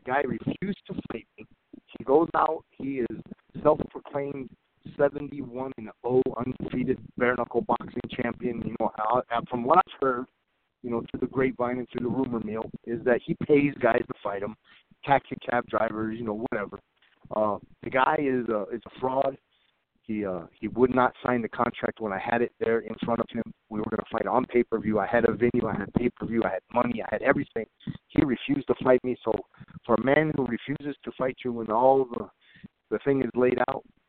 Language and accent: English; Arizona, United States; born or raised there